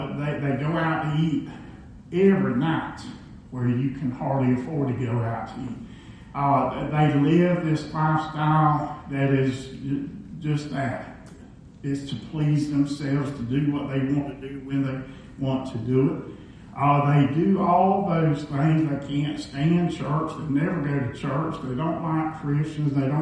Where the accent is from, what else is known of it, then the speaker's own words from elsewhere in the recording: Florida, United States; accent: from all around the United States; also born or lived in Virginia / California; I was born in Virginia. When I was two, we moved to California. 8 years later, we moved to Florida, so I've been all over the place. So if you wonder where I get my accent from, it's from all around the United States, right?